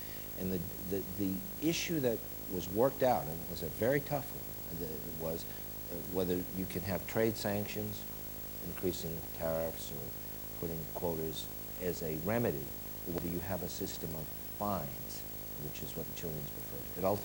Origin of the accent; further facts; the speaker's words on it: United States; I think this is something we Americans or North Americans, as we're looked at from the South, have to understand